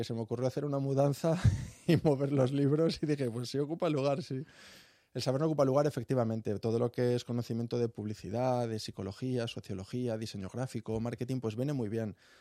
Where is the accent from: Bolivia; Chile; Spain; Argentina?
Spain; Málaga, Andalusia; Bueno, me voy unas semanas a Málaga y seguro que me sale.